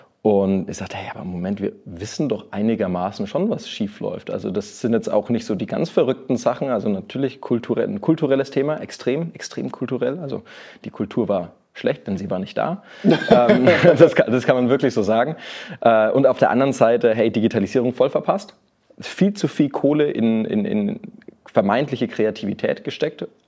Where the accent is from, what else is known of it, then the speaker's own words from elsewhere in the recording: Nuremberg, Bavaria, Germany; accent: Franconian; also born or lived in Lower Saxony; Ich bin eigentlich gebürtiger Nürnberger. Franke, man hört das noch so ein bisschen.